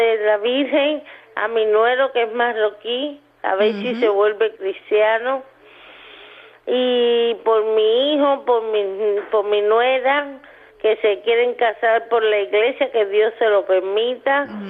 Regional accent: Cuba; now in Alicante, Spain; soy cubana. Anda. Y vivo aquí en Alicante

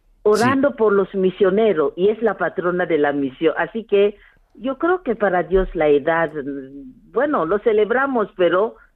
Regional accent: DR Congo; moved away as an adult; also born or lived in Venezuela; now in Spain; Yo soy del Congo. Nací en África, República Democrática del Congo. Viví, bueno, cuando entré en las misioneras me mandaron a Venezuela y ahí he estado más de casi 30 años y desde 2015 estoy aquí

